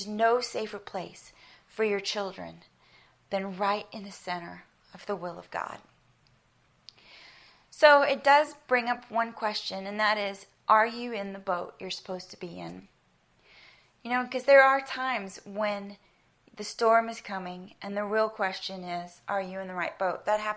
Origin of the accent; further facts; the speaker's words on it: United States; accent: American; I have an American accent, and I know I always sound like a bit of a hick when we visit South Africa to myself.